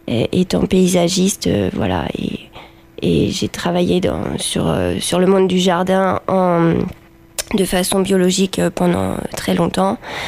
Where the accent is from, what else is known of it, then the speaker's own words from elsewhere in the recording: Chanteloup, France; on est cousins et on vient de Chanteloup, du monde agricole. Nos pères étaient agriculteurs.